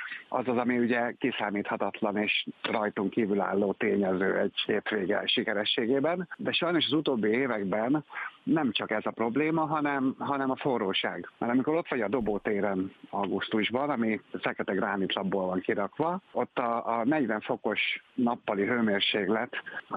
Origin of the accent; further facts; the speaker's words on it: Budapest, Hungary; Nekünk így a budapesti események a fő fókuszú történetek, nyilván azért, mert innen származunk